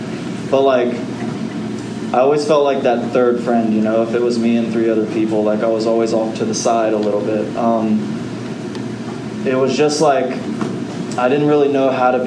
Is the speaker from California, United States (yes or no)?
no; Florida, United States; born there; So I was born in Central Florida.